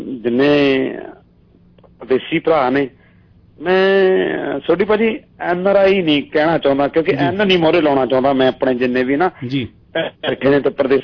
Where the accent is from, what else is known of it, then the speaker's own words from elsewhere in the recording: Dyalpur, Punjab, India; ਮੇਰਾ ਪਿੰਡ ਦਿਆਲਪੁਰ ਹੈ ਜੀ, ਜਲੰਧਰ ਤੋਂ ਅੰਮ੍ਰਿਤਸਰ ਜਾਂਦਿਆਂ ਨੂੰ ਪੰਜਾਬ ਦੇ ਵਿੱਚ